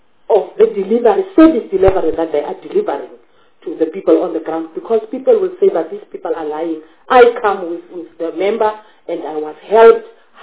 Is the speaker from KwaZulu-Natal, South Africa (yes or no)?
no; Northern Cape, South Africa; Yes, Chairperson, that's where I come from. I'm from Namakwaland.